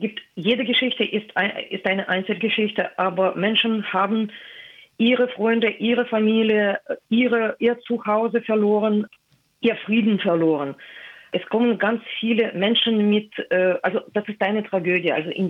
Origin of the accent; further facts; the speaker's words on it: Moscow, Russia; German is a second language; now in Germany; Nein, ich komme aus Russland. Ich komme aus Moskau. Ich bin eingedeutscht seit mehreren Jahren. Also im Jahr 2013 habe ich meinen Pass abgegeben, meinen russischen Pass.